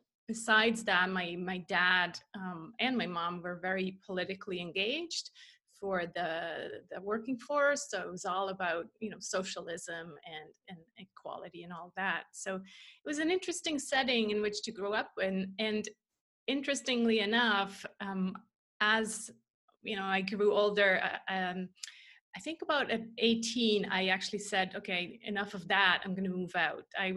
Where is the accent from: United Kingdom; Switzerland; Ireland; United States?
Switzerland; German-speaking Switzerland; first language German; English is a second language; And my mother tongue is actually German. So I grew up in the Swiss German part of Switzerland.